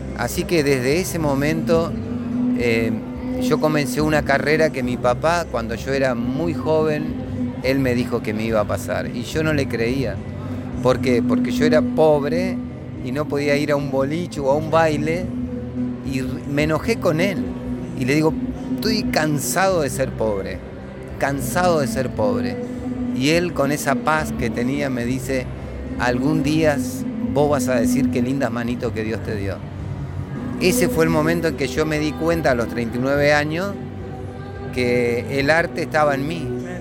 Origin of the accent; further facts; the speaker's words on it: San Jerónimo Norte, Santa Fe, Argentina; also born or lived in Esperanza; now in San Carlos, Argentina; yo soy nacido en Esperanza, unas horas en Esperanza, y viví en San Jerónimo Norte toda mi infancia, mi adolescencia. Voy a vivir a San Carlos hace ya casi 30 y pico de años.